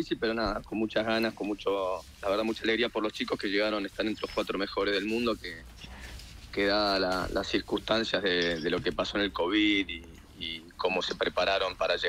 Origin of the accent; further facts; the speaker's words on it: Argentina; Es una linda historia como argentino.